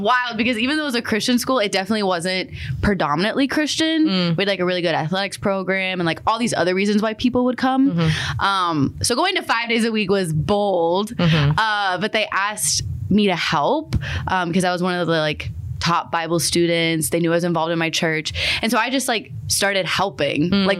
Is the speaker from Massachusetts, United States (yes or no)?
yes; Massachusetts, United States; I'm originally from Massachusetts, so not Minnesota. East Coast girl at my heart.